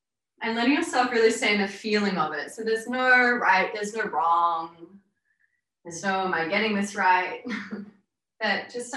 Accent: Sydney, New South Wales, Australia; I'm from Sydney, Australia.

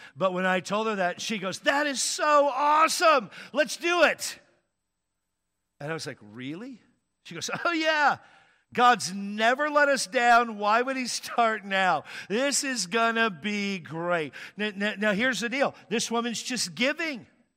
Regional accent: Washington, United States; I grew up in Washington State, and it would certainly get cold in the wintertime there.

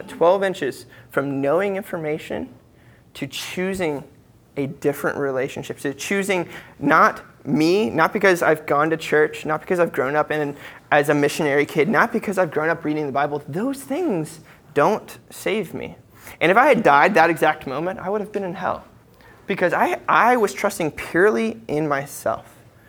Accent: Columbus, Ohio, United States; And when I was 7 months old, we moved back to the States, and I grew up in Columbus, Ohio.

